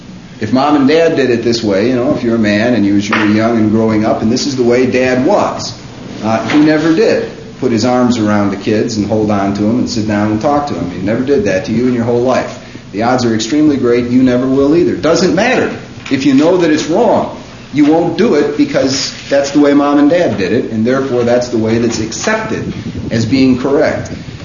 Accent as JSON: {"language": "English", "town": "Chicago", "region": "Illinois", "country": "United States", "said": "I come from Chicago."}